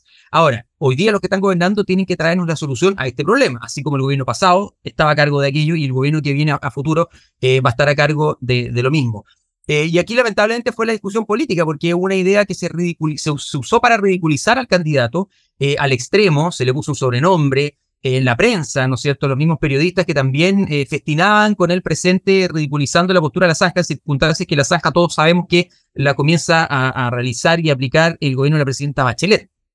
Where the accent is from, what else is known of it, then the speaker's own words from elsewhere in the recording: Araucanía, Chile; Yo soy de la Araucanía